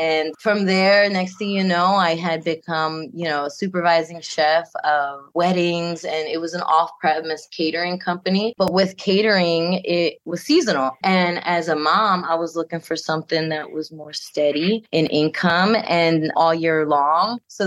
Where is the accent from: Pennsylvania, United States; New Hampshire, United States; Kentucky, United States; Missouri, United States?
Pennsylvania, United States; Philadelphia; And growing up in South Philly, you know, I kind of got tired of cheesesteaks because I lived right down the street from Pat's and Gino's and the Italian Mart.